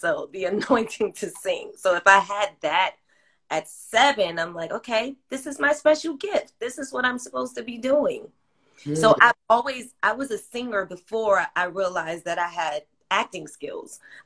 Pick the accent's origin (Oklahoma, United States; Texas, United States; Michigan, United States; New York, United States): New York, United States; New York City; I grew up in Gun Hill Projects. Yes, in the Bronx.